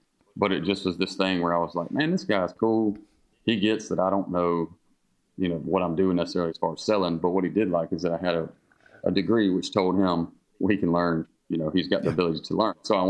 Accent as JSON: {"language": "English", "town": "Harlem", "country": "United States", "tie": "born or raised there", "said": "formed a band with a great friend of mine named Alex Hintz from back home in Harlem."}